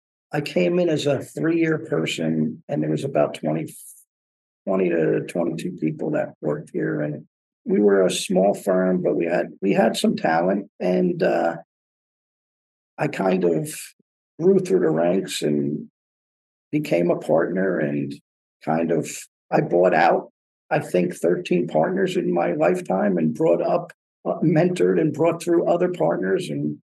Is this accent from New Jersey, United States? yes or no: yes; Colonia, New Jersey, United States; I guess my journey started from growing up in Colonia, New Jersey.